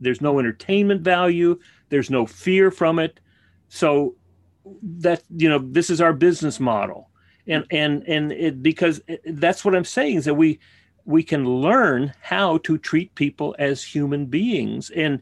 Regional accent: Texas, United States; And I grew up in South Texas in, yeah, in what was it called? Montequilla, wasn't it?

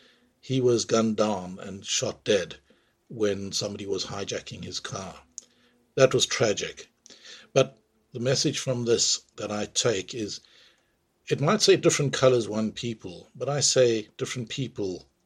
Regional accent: South Africa; now in London, United Kingdom; growing up in South Africa

